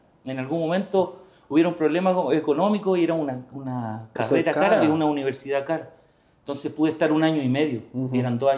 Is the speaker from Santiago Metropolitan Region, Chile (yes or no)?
no; Talca, Maule, Chile; mira, yo soy de Talca, estudio aquí en la universidad